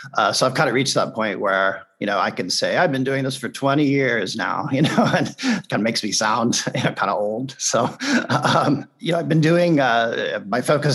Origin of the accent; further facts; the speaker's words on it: Kansas City, Missouri, United States; I grew up as a baseball fan. I grew up in Kansas City, and of course, in Kansas City, even back in the 70s and 80s, there wasn't a ton of stuff about the Negro Leagues then.